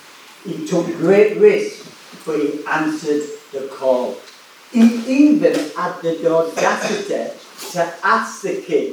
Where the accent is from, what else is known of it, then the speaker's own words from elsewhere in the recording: Yorkshire and the Humber, United Kingdom; now in Newport, United Kingdom; oh, no, mate, I'm from West Yorkshire, originally.